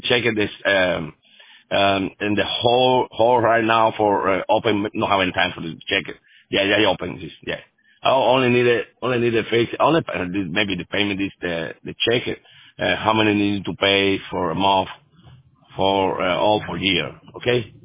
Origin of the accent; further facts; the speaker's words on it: Tennessee, United States; English is a second language; moved away as an adult; now in Miami, United States; I started my company in Tennessee. I'm from Tennessee for a long while, well, my life. Moved for here for different reasons, for studying at University of Miami.